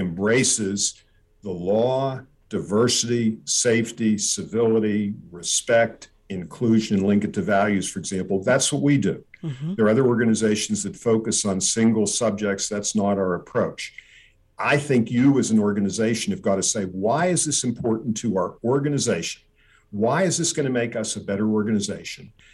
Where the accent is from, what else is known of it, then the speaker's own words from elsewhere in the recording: United States; I am a, in terms of ethnicity, an Eastern European Jewish person.